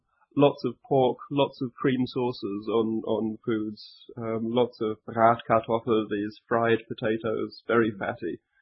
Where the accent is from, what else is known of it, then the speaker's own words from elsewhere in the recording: United Kingdom; moved away as an adult; now in Germany; as a Brit moving to Germany, that can be quite unnerving to start with.